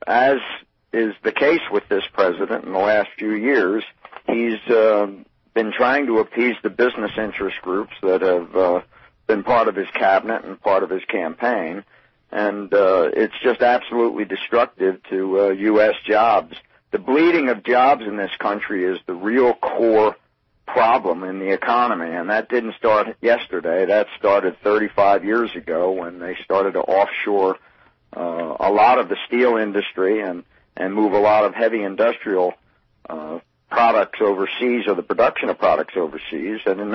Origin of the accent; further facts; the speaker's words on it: Reading, Pennsylvania, United States; And I grew up in Reading, Pennsylvania, Rick, not, less than 50 miles from Hershey, Pennsylvania. I remember going to Hershey as a kid to tour the factory and tour the park.